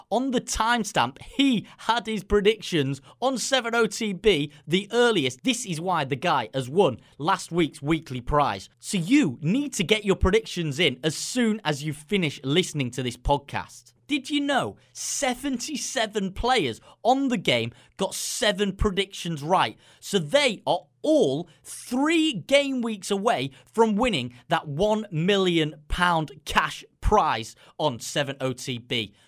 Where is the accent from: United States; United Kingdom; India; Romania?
United Kingdom; Yorkshire and the Humber; But that's because we're from Yorkshire and you just put a Y on everything.